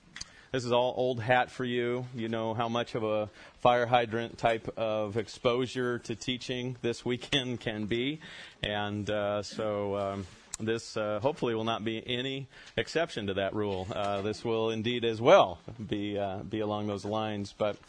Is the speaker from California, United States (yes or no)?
yes; Visalia, California, United States; also born or lived in Corcoran / Dinuba / Exeter / Kingsburg; I was immediately put in a foster home for a few months in Visalia, California, and then that's where my parents lived, and that's then I grew up and spent time in Visalia and Dinuba and Exeter and Kingsburg and Tulare